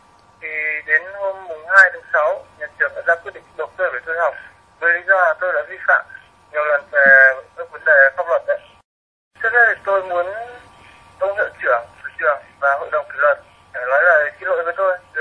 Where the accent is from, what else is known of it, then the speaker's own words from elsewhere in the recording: Bac Giang, Vietnam; Hiện tại tôi đang ở Bắc Giang, quê hương mình.